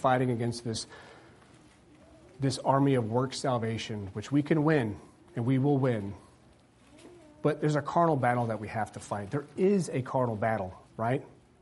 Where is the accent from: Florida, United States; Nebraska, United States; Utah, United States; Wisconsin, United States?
Wisconsin, United States; Green Bay; I grew up in Green Bay, Wisconsin. You know, you were raised up to love football, right?